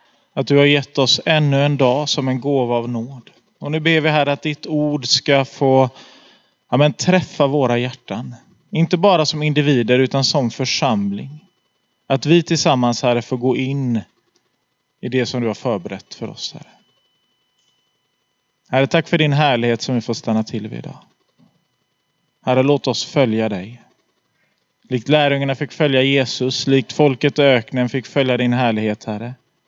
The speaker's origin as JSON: {"language": "Swedish", "town": "Gothenburg", "region": "Västra Götaland County", "country": "Sweden", "said": "Jag är göteborgare till kropp, själ och ande."}